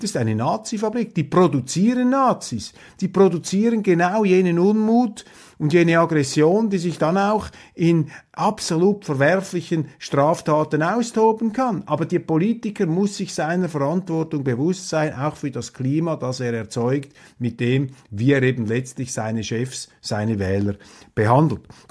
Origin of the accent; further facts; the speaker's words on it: Switzerland; Und das ist der wesentliche Grund, warum ich als Schweizer Schweizer sage, auf keinen Fall dürfen wir da bei diesem Club mitmarschieren